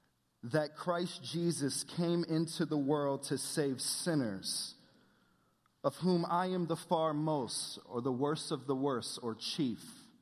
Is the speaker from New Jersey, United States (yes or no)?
yes; Willingboro, New Jersey, United States; born there; I'm 29 years old. I was born in Woolenboro, New Jersey. Woolenboro, New Jersey is a suburb, but some people would say it's a ghetto suburb.